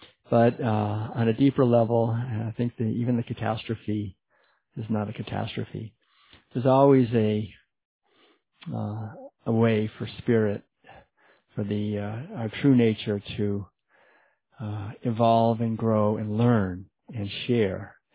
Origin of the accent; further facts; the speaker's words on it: New England, United States; I didn't realize that growing up in New England.